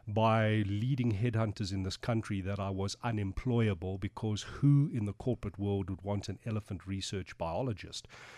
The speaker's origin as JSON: {"language": "English", "town": "Springs", "region": "Gauteng", "country": "South Africa", "tie": "born or raised there", "said": "Well, born and raised in Springs."}